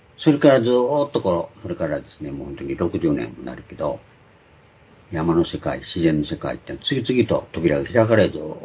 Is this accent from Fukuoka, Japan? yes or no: no; Tokushima, Japan; 私ら徳島で育った人間はそうだったんです。